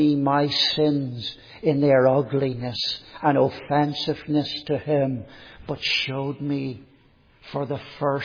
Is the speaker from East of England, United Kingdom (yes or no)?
no; Northern Ireland, United Kingdom; I was brought up in Northern Ireland. I was brought up going to an evangelical Sunday school from I was 3 or 4 years old.